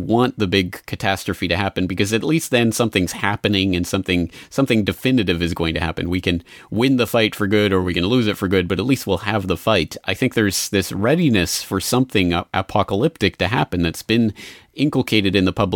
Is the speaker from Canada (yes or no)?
yes; Canada; now in Japan; because I'm a Canadian in Japan.